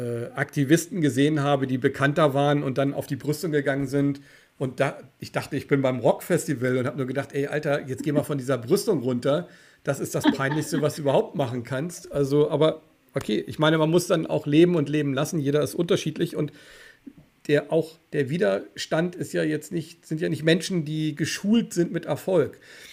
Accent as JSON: {"language": "German", "country": "Germany", "said": "ich bin Deutscher und ich, meine Mutter ist Österreicherin und mein Vater ist wirklich Deutscher."}